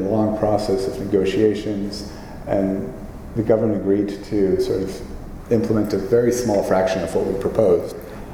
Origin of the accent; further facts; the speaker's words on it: United States; And as an American, that phrase felt difficult for me